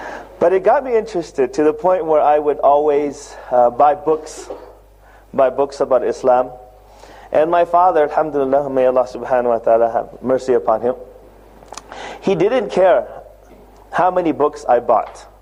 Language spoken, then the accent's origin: English; Seattle, Washington, United States; As you probably heard from the introduction, I grew up in Seattle, Washington.